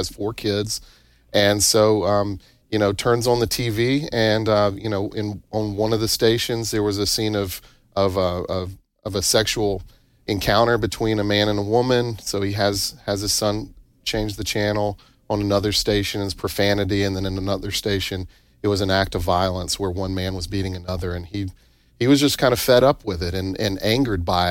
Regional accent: Tupelo, Mississippi, United States; coming back to my hometown of Tupelo, Mississippi

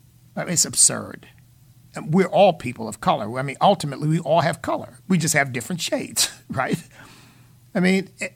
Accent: United States; But I'm an American.

